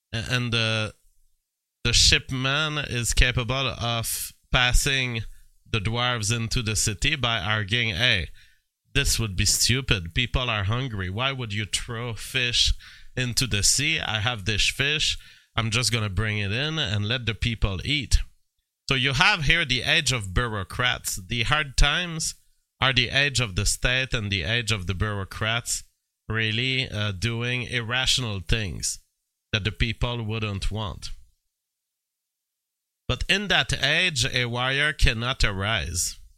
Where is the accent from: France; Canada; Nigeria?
France; English is a second language; So, although I am not in English, technically I'm not an Englishman, I feel as a Frenchman, I feel as much a Hobbit as J.R.R. Tolkien wanted to represent the Englishman.